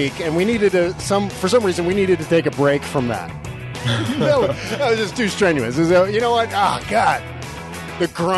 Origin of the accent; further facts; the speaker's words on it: Washington, District of Columbia, United States; And I grew up in Washington, D.C., so I know all of the places there.